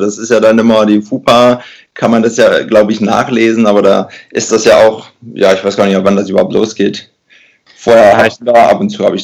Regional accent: Wulfen, North Rhine-Westphalia, Germany; ich komme aus Wulfen, bin hier geboren und aufgewachsen, spiele auch schon seit vielen Jahren für diesen Verein.

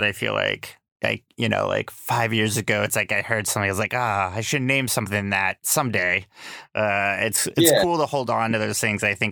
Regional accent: Austin, Texas, United States; also born or lived in New York City; I grew up in Austin, and then I moved to New York City, and then I came back to Austin about 6 years ago.

